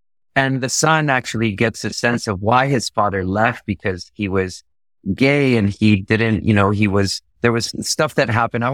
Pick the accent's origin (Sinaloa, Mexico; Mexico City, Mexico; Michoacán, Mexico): Michoacán, Mexico; Equitzoramo is the name of my town that I grew up in Mexico, in the state of Michoacán.